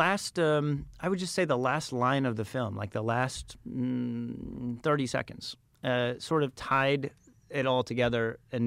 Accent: Phoenix, Arizona, United States; I grew up in Phoenix.

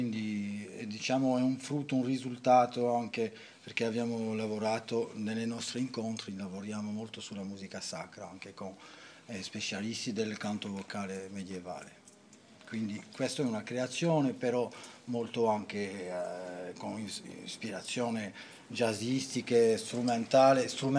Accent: Pigna, Corsica, France; io sono di Pigna

